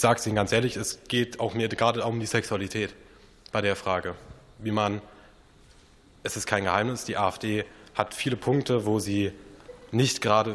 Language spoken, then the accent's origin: German; Aschaffenburg, Bavaria, Germany; ich bin aus Bayern, Aschaffenburg.